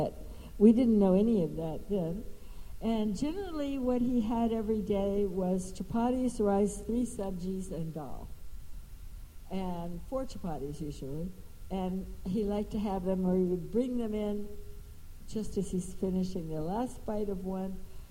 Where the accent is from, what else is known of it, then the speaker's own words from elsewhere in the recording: Houston, Texas, United States; In those days, there wasn't a huge Indian population in Houston. And I grew up near Houston.